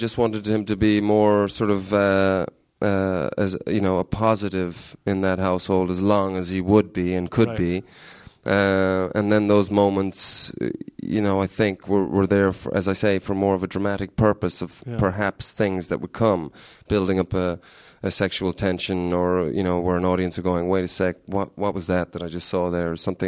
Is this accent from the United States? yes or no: no; Ireland; sort of people always think I'm Canadian, but I'm actually Irish in disguise.